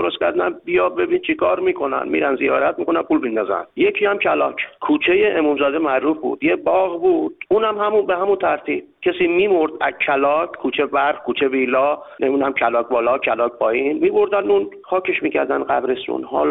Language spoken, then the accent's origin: Persian; Karaj, Alborz, Iran; من بزرگ شده کرجم، 63 سالمه، هم یه مدت کلاک بودیم هم محشر کرج حسن‌آباد.